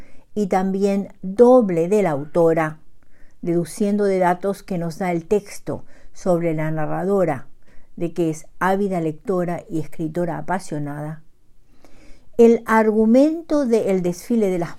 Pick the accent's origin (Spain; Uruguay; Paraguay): Paraguay; now in Bedford, United States; llego hasta ustedes desde Bedford, Massachusetts, con un nuevo relato de la producción narrativa de mi tierra colorada, Xeretamí, Paraguay, corazón de América del Sur.